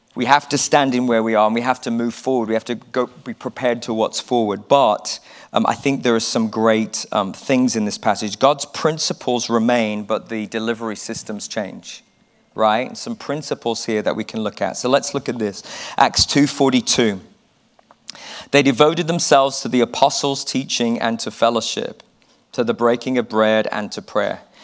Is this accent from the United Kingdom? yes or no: yes; United Kingdom; I am British. I am British. Sometimes I forget, but I am. I really am British.